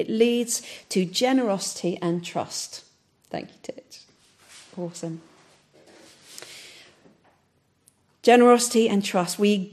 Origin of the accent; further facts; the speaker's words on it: United Kingdom; it's slightly awkward because we're British and we don't talk about money.